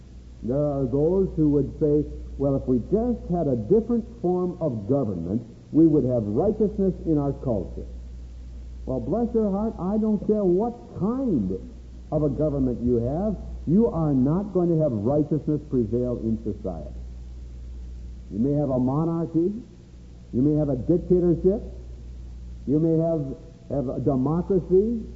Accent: Hinckley, Minnesota, United States; Back in my hometown of Hinckley, Minnesota, one time a bum, tramp, a beggar, came to the preacher's house.

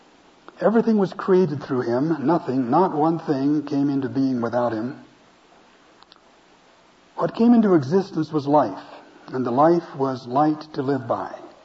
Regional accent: Montana, United States; In the little town I grew up in Montana, nobody used moving vans.

